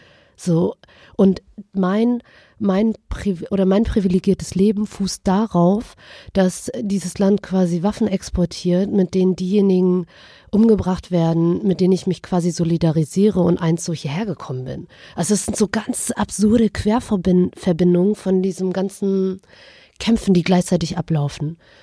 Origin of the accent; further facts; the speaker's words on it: Germany; Also klar, ich bin deutsch sozialisiert, in Deutschland aufgewachsen, aber die ganze Zeit findet halt diese kurdische Realität parallel statt.